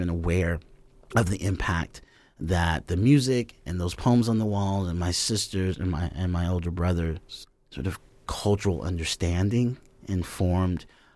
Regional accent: Enid, Oklahoma, United States; But I fell in love with language growing up in Enid, being the youngest of 6 children.

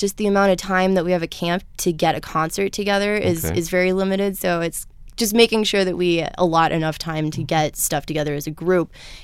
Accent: Marquette, Michigan, United States; I grew up in Marquette

